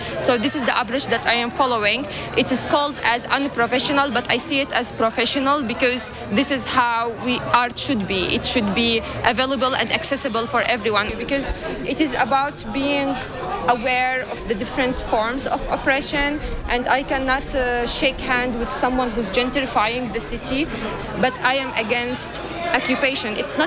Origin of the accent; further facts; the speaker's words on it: Jordan; English is a second language; and me, I come from Jordan.